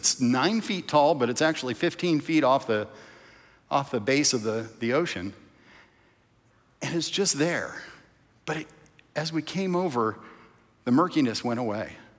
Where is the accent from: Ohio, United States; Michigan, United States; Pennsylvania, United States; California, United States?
Michigan, United States; We call each other water babies because she was raised in St. Pete and I was raised in Michigan.